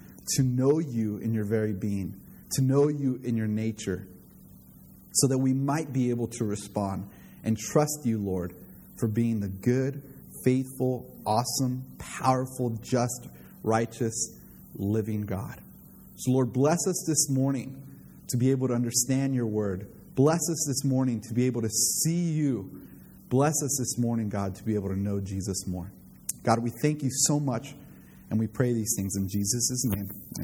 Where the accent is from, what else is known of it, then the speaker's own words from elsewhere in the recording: California, United States; And so this morning, let me share where I'm from as well. I'm from California.